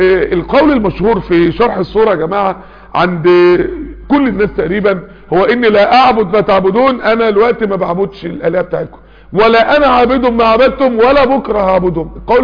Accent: Egypt; ده انا مصري

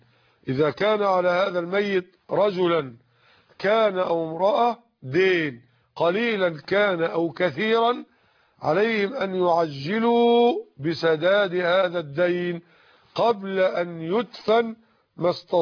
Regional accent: Egypt; طبعا غرام الذهب النهارده عندنا في مصر بحوالي 170 جنيه على وجه التقريب

